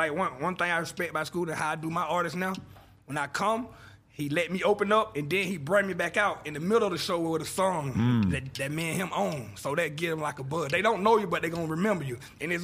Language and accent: English; Atlanta, Georgia, United States; Yeah, Zone 6.